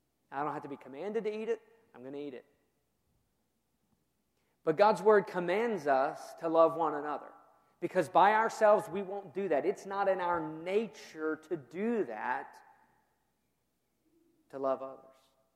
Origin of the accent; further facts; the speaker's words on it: United States; because I'm an American and I'm a citizen and I'm registered to vote